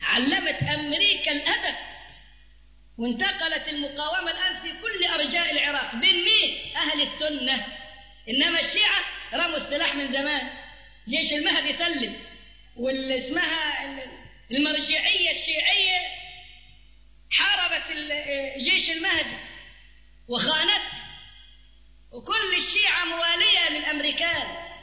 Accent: Cairo, Cairo Governorate, Egypt; وشوية عندنا في القاهرة قاعدين برفصوا

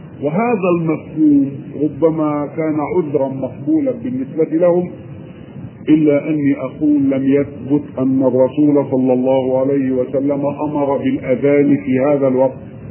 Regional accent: Lower Egypt, Egypt; born there; سمعت بأذني ورأيت بعيني في بلدتي، وهي بلدة في شمال مصر

